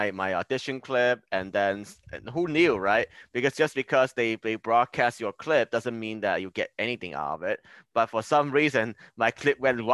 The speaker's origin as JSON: {"language": "English", "country": "Hong Kong", "said": "I'm originally from Hong Kong."}